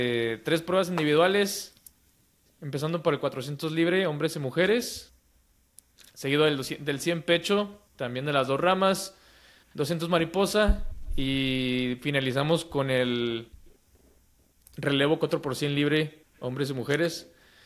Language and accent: Spanish; Mexico; pues no nomás somos mexicanos